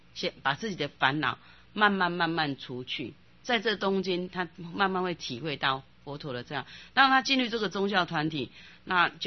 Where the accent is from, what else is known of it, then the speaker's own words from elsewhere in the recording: Taiwan; 我觉得我们台湾人真的有福报